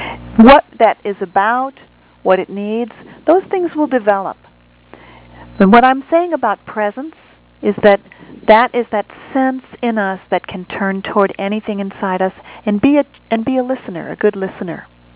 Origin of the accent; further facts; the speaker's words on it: United States; I speak especially as an American